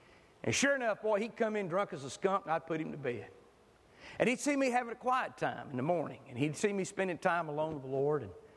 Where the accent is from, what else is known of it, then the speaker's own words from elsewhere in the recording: Batesburg-Leesville, South Carolina, United States; You know, I'm from Batesburg, Leesville.